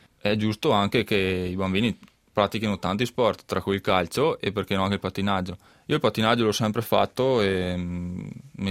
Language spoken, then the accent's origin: Italian; Roana, Veneto, Italy; Tra l'altopiano di Asiago e Roana, da dove vengo io